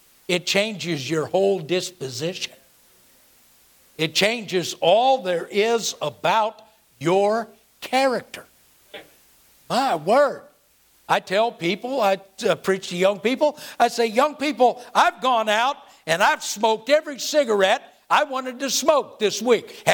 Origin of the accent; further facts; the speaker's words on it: California, United States; I grew up in the Bay Area of California. I'm on the opposite end of the country from where the New York Yankees play baseball.